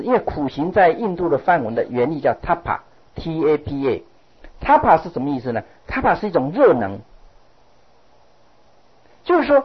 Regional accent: Yilan County, Taiwan; 比如说我是宜兰人，你知道吗？

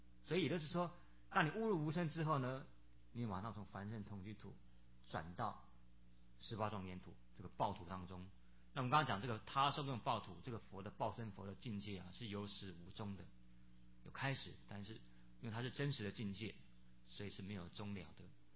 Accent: China; 我们中国人

